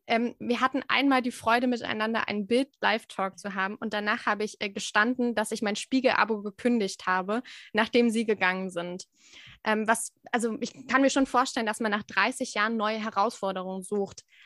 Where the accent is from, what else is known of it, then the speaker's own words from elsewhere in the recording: East Germany, Germany; das fand ich auch als Ostdeutsche